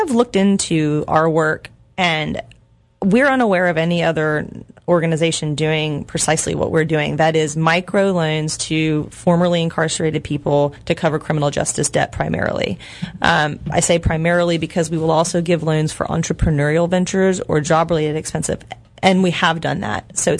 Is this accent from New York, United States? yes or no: no; Louisiana, United States; So after 3 years as a federal prosecutor in my home state of Louisiana, I moved to the Washington, D.C. area